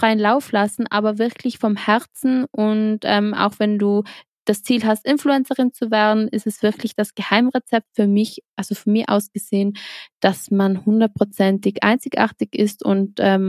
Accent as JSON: {"language": "German", "region": "Trentino-Alto Adige", "country": "Italy", "said": "Also tatsächlich verfolgt man natürlich als Südtirolerin nicht Miss Germany."}